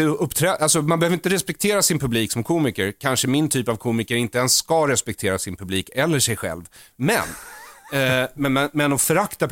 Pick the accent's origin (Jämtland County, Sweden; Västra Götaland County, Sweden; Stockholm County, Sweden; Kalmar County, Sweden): Stockholm County, Sweden; Bergshamra; men jag är uppvuxen i Bergshamra utanför Stockholm, som är ett så kallat välintegrerat område, vilket betyder att det absolut inte är välintegrerat, väldigt hög andel invandrare, och gick i skola i stan, judisk skola